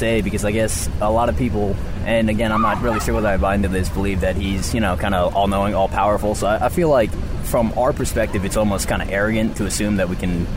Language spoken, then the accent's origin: English; Connecticut, United States; Connecticut.